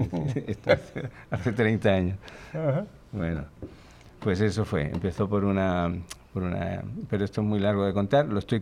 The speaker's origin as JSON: {"language": "Spanish", "country": "Chile", "also_born_or_lived": "Barcelona / Asturias", "moved": "yes", "lives_now": "Spain", "said": "hay que decir que somos chilenos. Españoles de adopción desde hace más de 30 años que estamos en España."}